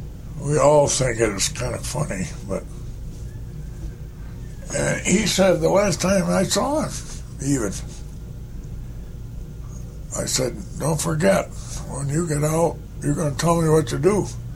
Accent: Cooperstown, New York, United States; I knew just about everybody, and everybody knew me when I was growing up.

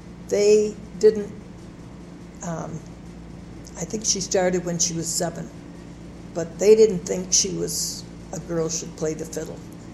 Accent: Osceola, New York, United States; I grew up in Osceola, New York, which is a very small town.

